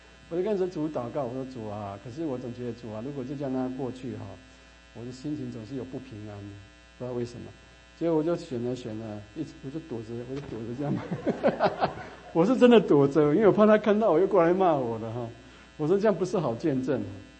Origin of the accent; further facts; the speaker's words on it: California, United States; 我说哦，我是加州的。